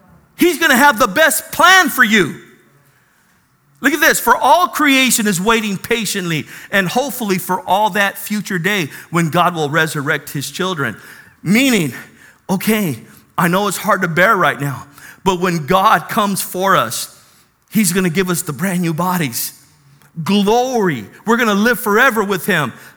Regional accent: National City, California, United States; You know me, I grew up in National City. I all my friends, we all hung out at El Toyon Park.

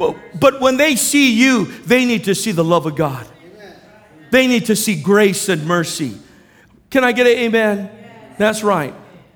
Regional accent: National City, California, United States; You know, I grew up in National City.

